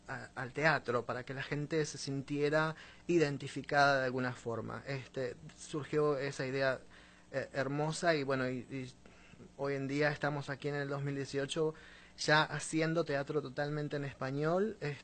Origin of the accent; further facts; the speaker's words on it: Uruguay; Yo soy de Uruguay. Yo soy